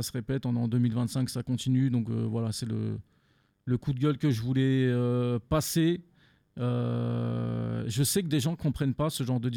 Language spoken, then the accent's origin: French; Marseille, Provence-Alpes-Côte d'Azur, France; Là, c'est arrivé chez nous à Marseille.